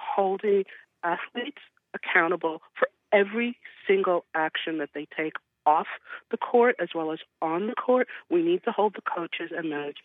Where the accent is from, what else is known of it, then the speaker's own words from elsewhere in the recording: New York, United States; I had a big crush on Jim Rice growing up in New York in the 70s, and I was a Yankees fan